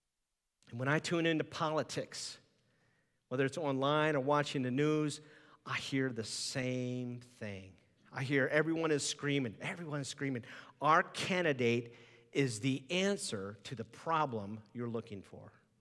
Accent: Ohio, United States; I like the Ohio State Buckeyes. I grew up in Ohio.

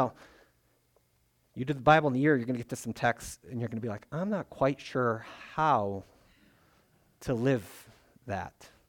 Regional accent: United States; I mean, for me, it's like, I'm an American.

